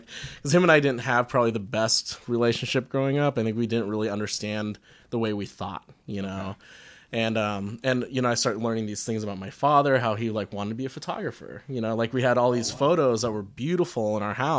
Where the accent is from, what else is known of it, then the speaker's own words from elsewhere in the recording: Philippines; born there; I was born in the Philippines, but by blood, I'm not Filipino. Like, I'm Chinese and predominantly Irish.